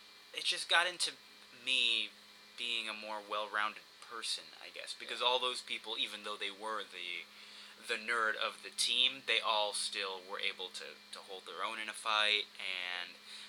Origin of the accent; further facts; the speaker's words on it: Texas, United States; born there; because I am Middle Eastern. I'm Iranian. I was born in Texas, of all places. Yeah, what? But my parents are Iranian